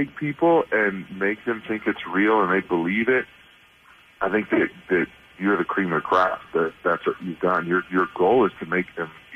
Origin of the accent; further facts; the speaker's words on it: Overland Park, Kansas, United States; We have BB guns growing up. We grew up in Overland Park, and we shattered the back door neighbor, giant.